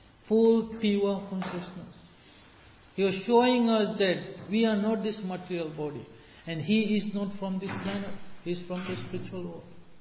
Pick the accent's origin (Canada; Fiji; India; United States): Fiji; I come from Fiji and I see this.